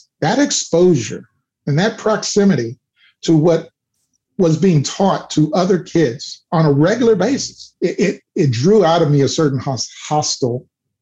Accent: Houston, Texas, United States; I grew up on the South Side, and it was tough because my mother was a very strict authoritarian.

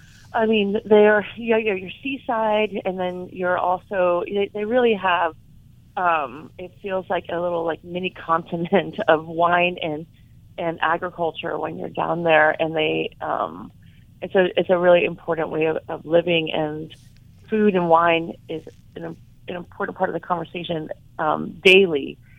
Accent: California, United States; I'm from California. I'm fifth generation California

